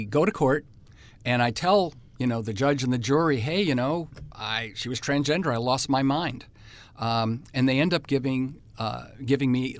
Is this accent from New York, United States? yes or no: yes; New York, United States; And, you know, I'm very proud of being a New Yorker. I love Long Island.